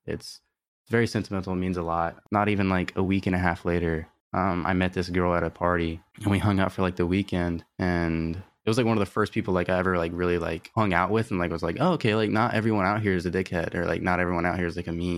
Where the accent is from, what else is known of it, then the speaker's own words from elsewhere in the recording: Alabama, United States; Like, I'm not supposed to be here. I'm from Alabama.